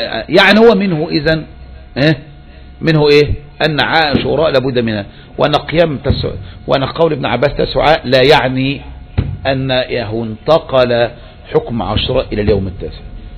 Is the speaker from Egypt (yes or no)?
yes; Egypt; انت بقيت زينا يا مصطفى بقيت مصري